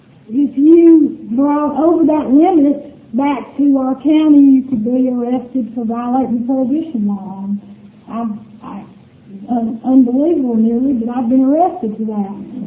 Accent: Alabama, United States; I grew up in Alabama, and I went to school at Auburn, and I'm a war eagle all the way.

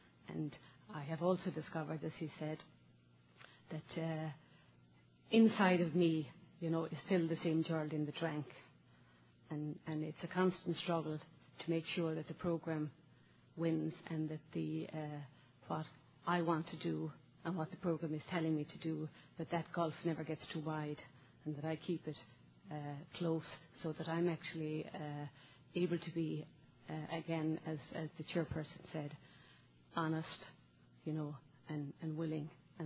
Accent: Limerick, Munster, Ireland; I'm from Limerick, Ireland.

